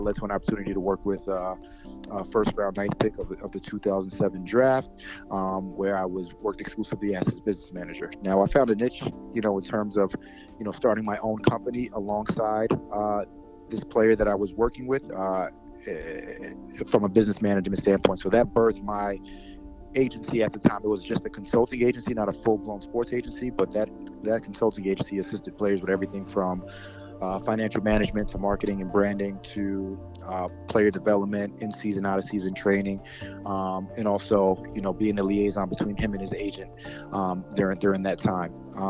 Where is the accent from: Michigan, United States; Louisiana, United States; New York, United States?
New York, United States; Brooklyn; was afforded the opportunity to go back home to my hometown team and work with the Brooklyn Nets in their front office